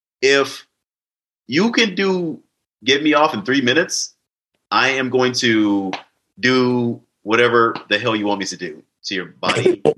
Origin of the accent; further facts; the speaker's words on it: Omaha, Nebraska, United States; I grew up in Omaha.